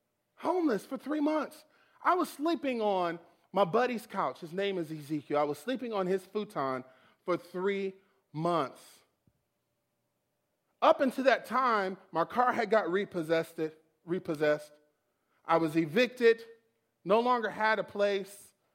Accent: Detroit, Michigan, United States; moved away; also born or lived in Oklahoma; So I'm from Michigan, and I moved to Oklahoma. I'm from Detroit, Michigan, okay? And I moved to Oklahoma.

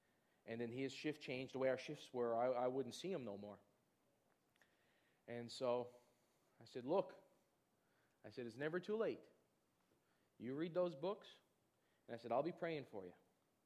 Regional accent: Newfoundland and Labrador, Canada; they've even looked at me and said, " … there's something different about you." I said, "Yeah, I'm a Newfoundlander."

